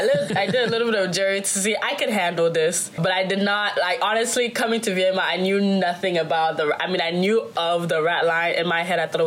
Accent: Cameroon; moved away; Yeah, I think definitely because we immigrated here from Cameroon.

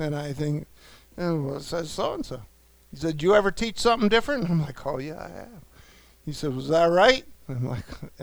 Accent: New York, United States; The Lord talks to me like I'm a New Yorker, because I am a New Yorker.

